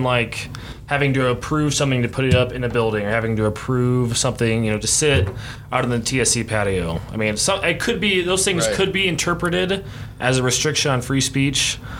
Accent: College Park, Maryland, United States; I mean, back in my hometown in College Park at UMD, it's not a dry campus, but it is a smoke-free campus.

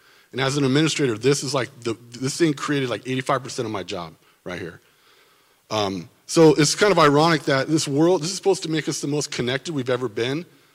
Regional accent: San Diego, California, United States; I live in San, born and raised in San Diego. I love it here

